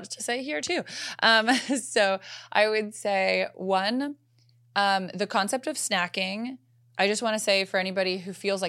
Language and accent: English; Alberta, Canada; I grew up in Alberta, Canada, which is also known as like the beef country.